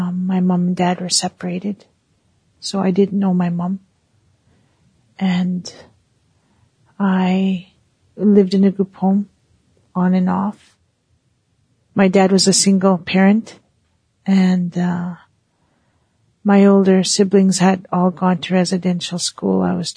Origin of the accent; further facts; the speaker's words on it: Onion Lake, Saskatchewan, Canada; I am from Onion Lake, Saskatchewan, and I'm Plains Cree.